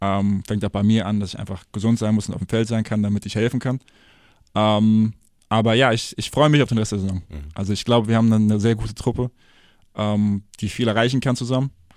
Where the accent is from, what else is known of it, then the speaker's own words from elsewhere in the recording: Wiesbaden, Hesse, Germany; ich bin ja auch aus Wiesbaden. Er liegt ja auch am Rhein